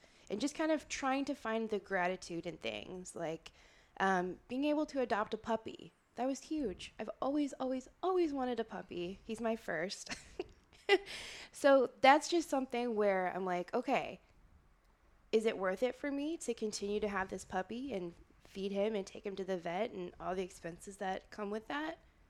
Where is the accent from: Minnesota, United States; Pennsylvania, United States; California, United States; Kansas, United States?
Minnesota, United States; I'm from As Minnesota. All of us, I can say it.